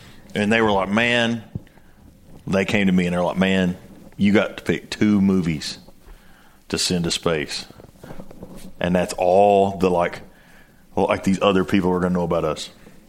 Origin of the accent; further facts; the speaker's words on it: Tennessee, United States; I am the director at Night Vision Precision Tritium. I'm from Tennessee.